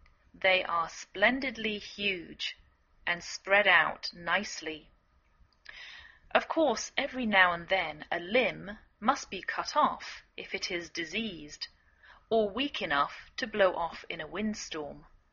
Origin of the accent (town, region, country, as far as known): England, United Kingdom; now in United States